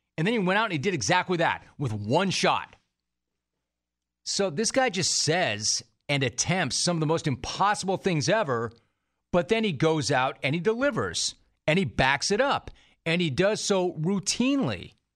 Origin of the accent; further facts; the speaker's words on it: Los Angeles, California, United States; And me being a Los Angeles native and growing up in the Pacific time zone, I've never, ever, ever understood that.